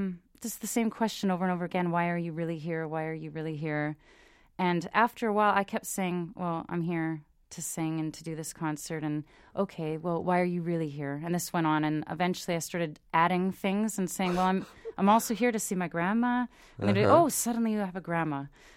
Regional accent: Canada; now in London, United Kingdom; I think I knew I would be leaving Canada one day.

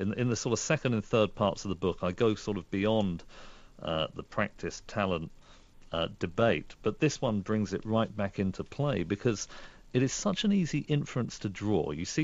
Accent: Reading, South East England, United Kingdom; born there; the street that I was born in Reading, is a street called Silverdale Road

